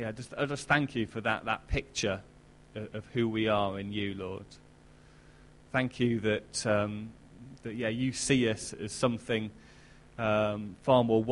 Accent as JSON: {"language": "English", "country": "United Kingdom", "said": "I am both British and a Christian"}